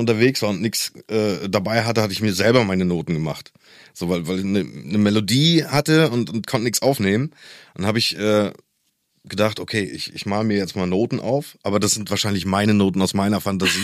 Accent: East Germany, Germany; ich komme ja aus der DDR jemals. Und ich glaube, als die Grenzen aufgegangen sind, war ich 11 oder so.

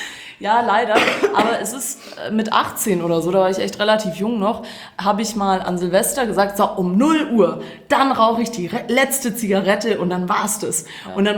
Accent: Croatia; now in Germany; Ich war in meiner Heimat und das war sehr, sehr schön.

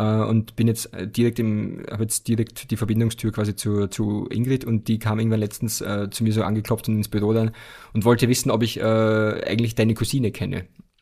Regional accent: Austria; Fenstertag, wie es bei uns in Österreich heißt.

